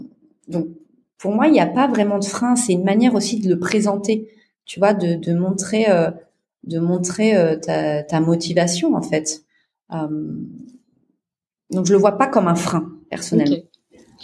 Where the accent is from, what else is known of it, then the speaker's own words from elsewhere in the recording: France; moved away as an adult; moi, forcément, j'ai quitté la France pour aller vivre ailleurs.